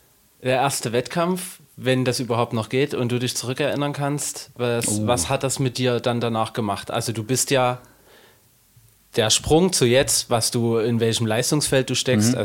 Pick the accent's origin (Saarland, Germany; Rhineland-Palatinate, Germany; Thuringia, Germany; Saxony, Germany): Saxony, Germany; Dresden; ich komme ja aus Dresden